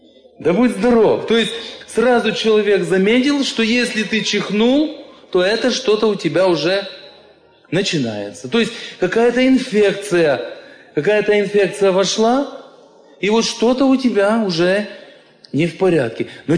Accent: Ukraine; Russian is a second language; я к вам приехал с Украины, и у меня с русским языком очень трудно.

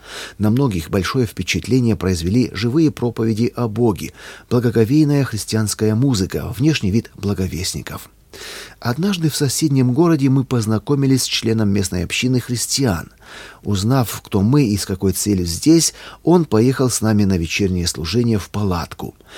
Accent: Belarus; Мы, белорусы, приезжаем сюда каждое воскресенье.

